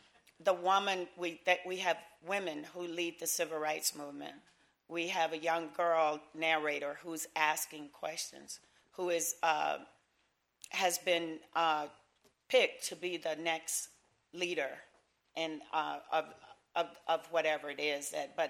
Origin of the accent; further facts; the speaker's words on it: Arkansas, United States; Arkansas is my home, even though I grew up in Southeast Arkansas.